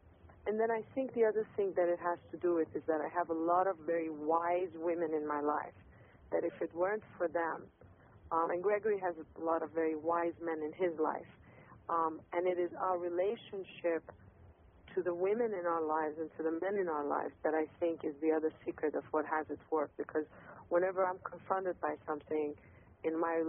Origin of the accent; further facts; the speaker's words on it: Iran; I was born and raised in Iran, and I was born and raised in Iran as a Jewish person and female